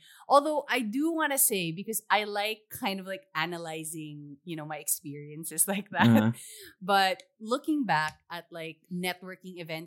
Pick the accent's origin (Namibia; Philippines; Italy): Philippines; I'm from the Philippines. I have a podcast.